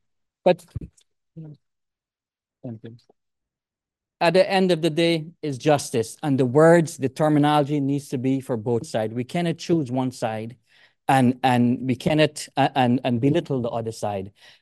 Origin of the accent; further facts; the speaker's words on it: Somerville, Massachusetts, United States; I'm from Somerville.